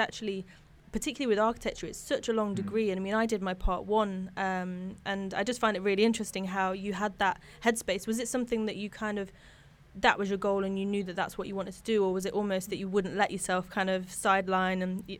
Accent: East Midlands, United Kingdom; I'm like East Midlands.

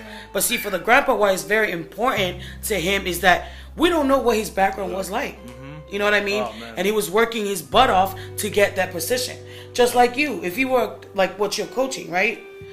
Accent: Tonga; No, growing up in Tonga, like a part of my background, you know, you don't have much option

